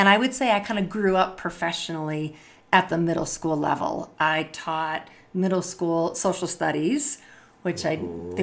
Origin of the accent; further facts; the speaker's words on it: Minnesota, United States; So I was born in Minnesota and I grew up in Minnesota. You'll hear the O's, Minnesota.